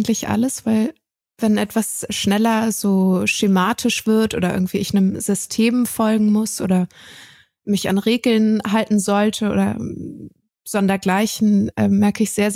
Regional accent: Strausberg, Brandenburg, Germany; also born or lived in Berlin; Also ich bin schon in Berlin geboren, so in West-Berlin, aber dann aufgewachsen in Strausberg. Und Strausberg ist so, da fährt eine S-Bahn hin. Und das ist halt relativ tief so im Osten von Brandenburg, gar nicht so weit weg von der polnischen Grenze.

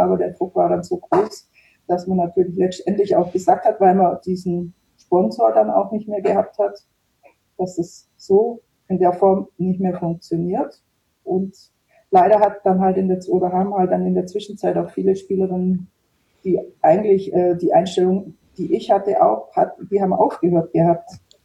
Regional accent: Baden-Württemberg, Germany; ich war eben aus der Nähe Ulm

